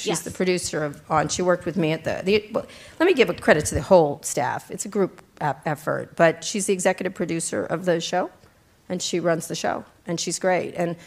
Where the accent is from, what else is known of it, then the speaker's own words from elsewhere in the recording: Philadelphia, Pennsylvania, United States; born there; You know, by the way, I was born in Philadelphia, everyone.